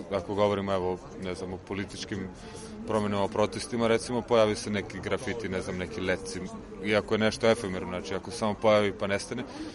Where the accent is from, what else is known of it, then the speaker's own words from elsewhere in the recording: Bosnia & Herzegovina; Ja sam odrastao u Bosni i tamo je bilo tako, ako ne uradiš sam, nema.